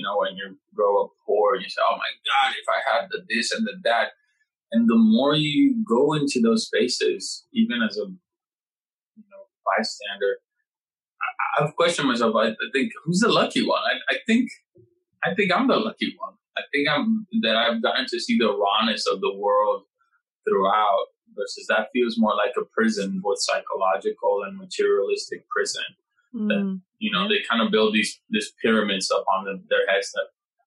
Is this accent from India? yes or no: no; Puerto Rico; and I come from Puerto Rico